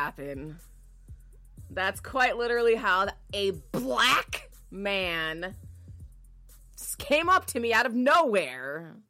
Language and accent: English; Connecticut, United States; Connecticut.